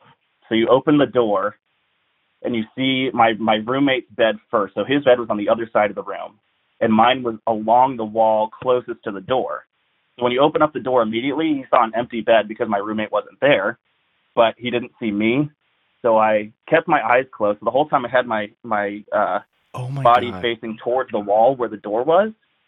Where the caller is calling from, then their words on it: Columbus, Ohio, United States; I'm calling from Columbus, Ohio.